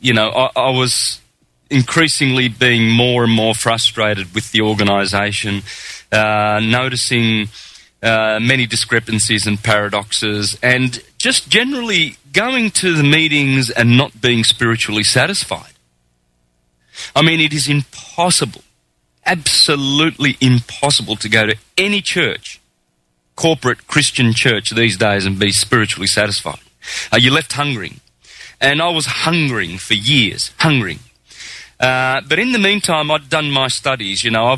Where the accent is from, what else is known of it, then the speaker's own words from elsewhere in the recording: Australia; Yeah, well, I grew up in Australia. My parents were Italian immigrants, came out in 56. I was born in 63. So there you have it, I'm 48.